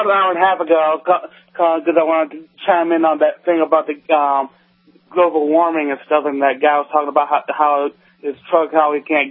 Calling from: Washington, District of Columbia, United States; D.C., guard.

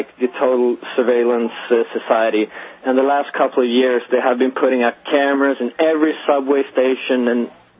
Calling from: Sweden; English is a second language; I'm calling from Sweden

